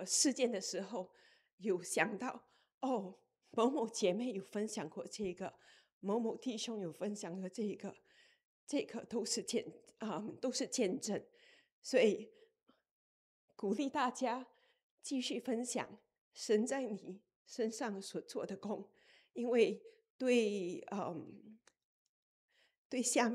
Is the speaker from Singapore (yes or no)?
yes; Singapore; now in Kansas City, United States; 我在新加坡是我是从新加坡来的，然后可是在 Kansas City 过住了大概有整要到20年，